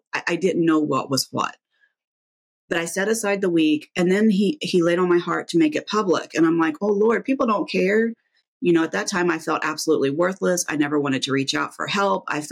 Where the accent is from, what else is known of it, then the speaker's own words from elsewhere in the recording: Midwest, United States; So I'm from the Midwest. I'm super bad about doing that.